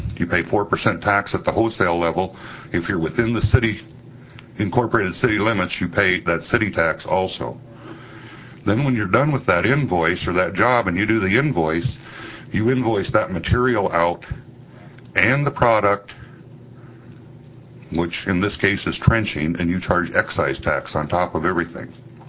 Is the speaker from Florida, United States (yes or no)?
no; Oklahoma, United States; from Oklahoma, representing myself.